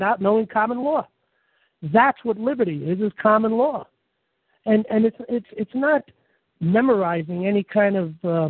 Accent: Bronx, New York, United States; I grew up in the Bronx. I knew a lot of cops. I hung out in a couple of bars that were cop bars.

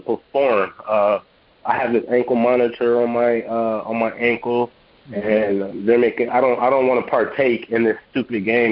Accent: Ohio, United States; now in New York, United States; Yeah, well, I'm from Ohio, but I moved to New York in 2018.

